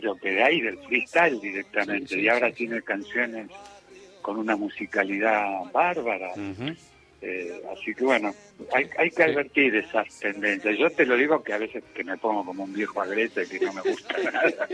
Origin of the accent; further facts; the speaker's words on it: La Matanza, Buenos Aires Province, Argentina; also born or lived in Villa Lynch; Yo soy de La Matanza, así que imagínate que tengo un poco de... Es más, nací en Villa Lynch, en el partido de San Martín, pero después me crié en La Matanza.